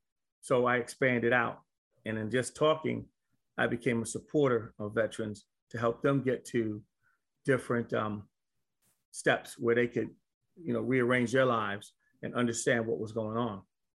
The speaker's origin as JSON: {"language": "English", "town": "New York City", "region": "New York", "country": "United States", "tie": "born or raised there", "said": "So to make my story different is that I was born and raised in New York City."}